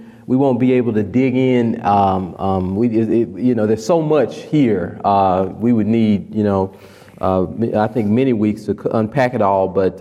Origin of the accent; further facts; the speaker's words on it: Nashville, Tennessee, United States; I'm from Nashville, Tennessee. I'm from down south.